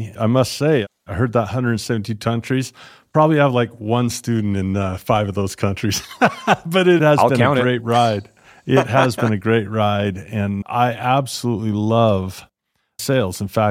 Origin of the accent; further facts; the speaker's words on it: United States; Well, in my home country, the United States, the predominant retirement system is called the 401k.